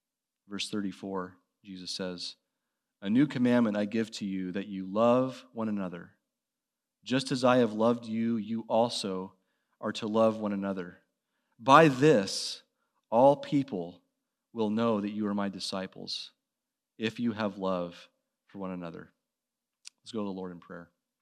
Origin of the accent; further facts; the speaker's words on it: Seattle, Washington, United States; We come from Seattle. We're visiting from Seattle